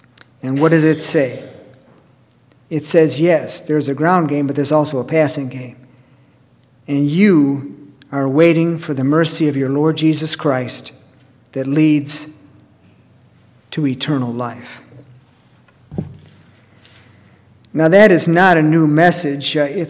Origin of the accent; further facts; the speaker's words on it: Chicago, Illinois, United States; it makes me think of the Chicago Bears, my hometown team.